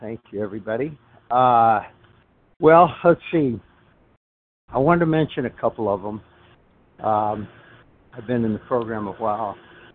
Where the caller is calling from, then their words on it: Fort Myers, Florida, United States; I'm in Southwest Florida, Fort Myers, Florida.